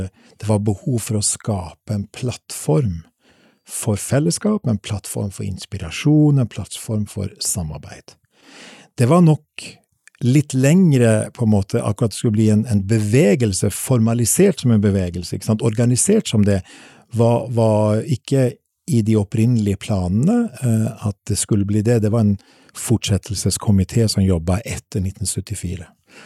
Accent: Sweden; Nå tenker du at siden jeg kommer fra Sverige, som har vært nøytralt helt frem til nå

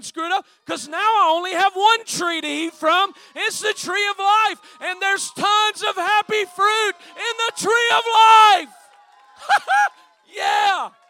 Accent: West Virginia, United States; I'm from West Virginia.

